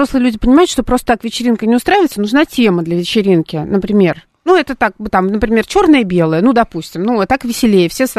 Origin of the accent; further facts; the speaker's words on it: Leningrad, Saint Petersburg, Russia; И вообще, вот и я вот росла в Ленинграде, родилась и росла там.